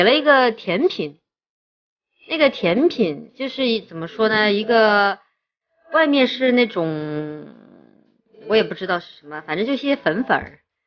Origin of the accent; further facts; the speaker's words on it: Shanghai, China; 我是哪点的人？我是上海人噻